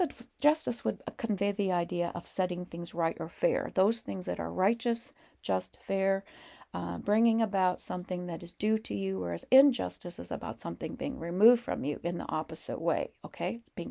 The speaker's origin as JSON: {"language": "English", "region": "Montana", "country": "United States", "said": "And we're from Montana, you know"}